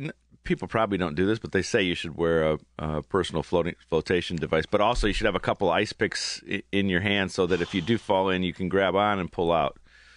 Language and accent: English; Aurora, Ohio, United States; I mean, we grew up in the middle of nowhere and just ran barefoot all summer long.